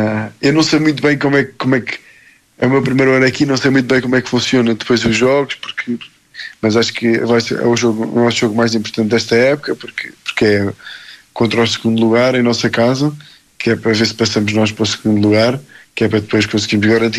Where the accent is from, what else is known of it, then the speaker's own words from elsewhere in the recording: Lisbon, Portugal; moved away; Tenho o mar perto de mim, que faz lembrar um bocadinho da minha terrinha de Lisboa.